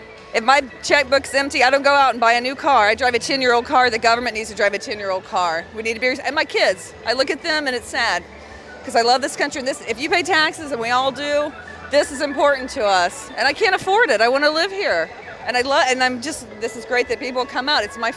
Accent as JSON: {"language": "English", "town": "Indianapolis", "region": "Indiana", "country": "United States", "said": "I'm from Indianapolis."}